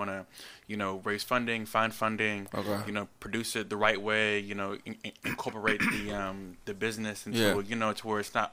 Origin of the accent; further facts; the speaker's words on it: Alexandria, Virginia, United States; And I'm from Alexandria, Virginia.